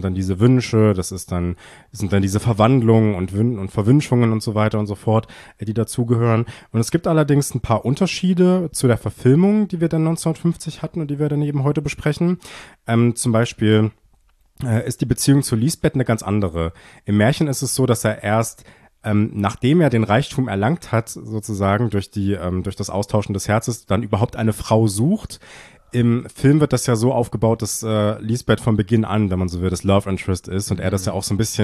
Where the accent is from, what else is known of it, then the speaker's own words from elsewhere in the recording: Erfurt, Thuringia, Germany; wir sind ja beide aus Erfurt hier, oder der Podcast entsteht hier in Erfurt, in Thüringen.